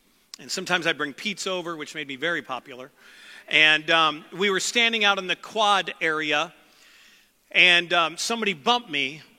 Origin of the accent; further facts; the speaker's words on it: St. Louis, Missouri, United States; I grew up in St. Louis, which is 55% African American, except where I lived, it was about 99.9% white.